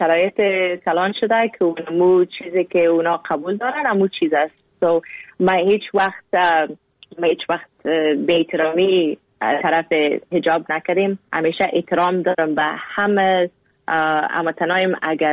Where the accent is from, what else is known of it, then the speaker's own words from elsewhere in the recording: Afghanistan; now in Canada; گفتم اگه از افغانستان هستم مسلمان هستم